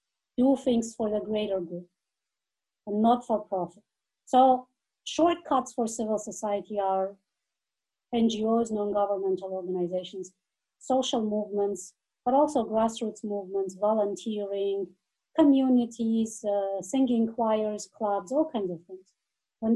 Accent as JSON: {"language": "English", "country": "Armenia", "tie": "born or raised there", "second_language": "English", "said": "I'm a local Armenian, born and grew up in Armenia, old enough to remember the Soviet Union, the collapse of the Soviet Union, and what came after."}